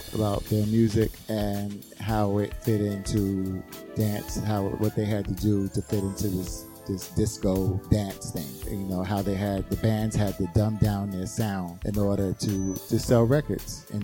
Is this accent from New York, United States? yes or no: yes; Brownsville, New York, United States; I was insecure growing up in Brownsville.